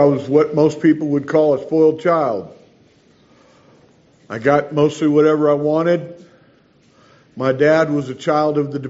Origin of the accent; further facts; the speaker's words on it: Peoria, Illinois, United States; I come from Peoria, Illinois. I was born an only child to an ordained Lutheran minister.